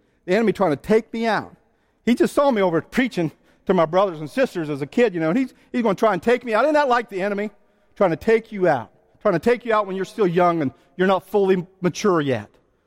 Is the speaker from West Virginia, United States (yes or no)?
yes; West Virginia, United States; I grew up here in West Virginia, and you have streams